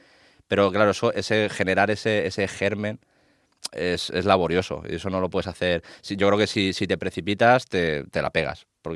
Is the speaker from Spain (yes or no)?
yes; Alicante, Valencian Community, Spain; Es así, yo soy de Alicante